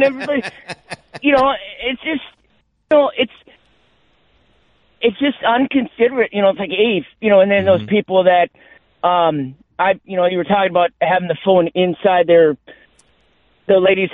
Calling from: Fargo, North Dakota, United States; I'm from Fargo.

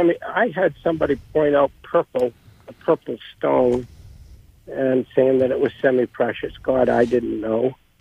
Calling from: Orono, Maine, United States; Oh, right here, Orono.

